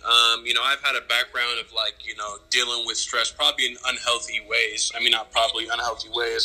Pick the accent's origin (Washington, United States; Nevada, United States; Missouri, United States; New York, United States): Washington, United States; Seattle; I'm from Seattle.